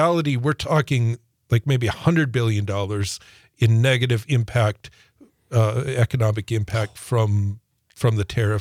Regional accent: United States; And I mean, we're American citizens and we don't know what's happening from day to day.

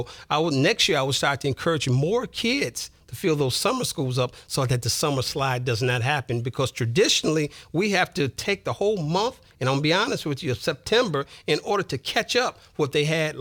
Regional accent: Detroit, Michigan, United States; Not only because I'm born and raised in Detroit, but it has changed.

